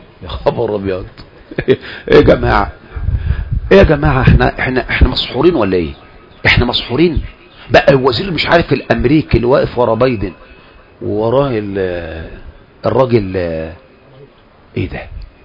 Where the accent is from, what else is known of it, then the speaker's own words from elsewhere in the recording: Egypt; اعرفك بنفسي انا مصري من دول العالم الثالث